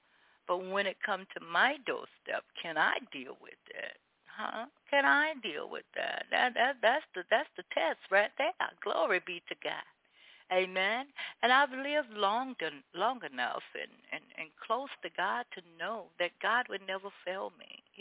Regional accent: Opa-locka, Florida, United States; I grew up in Opa-locka, Florida, right there in Miami, the heart of Miami, Florida.

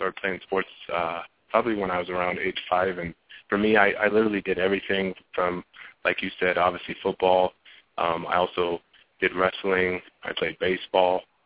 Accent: Colorado, United States; Yeah, actually, you know, growing up in Colorado, for the people that do know Colorado, there's a lot of outdoor things to do.

